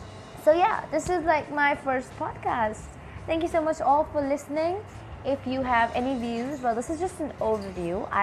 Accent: India; So basically, I am from India. As I told you earlier, I am pursuing languages. I am into English, into Spanish. I know Hindi, Punjabi. These two are like languages of India.

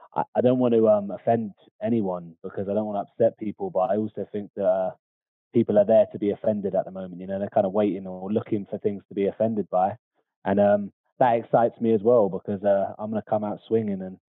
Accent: South West England, United Kingdom; But yeah, I grew up in Devon when I was about 16, 17, and then went over to Cheltenham

